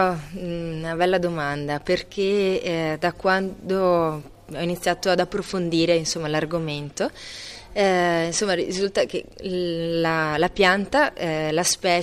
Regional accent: Ponte nelle Alpi, Veneto, Italy; appunto, sono di Ponte nelle Alpi

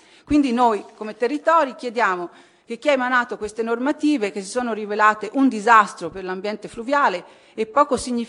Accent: Belluno, Veneto, Italy; Io vengo da Belluno

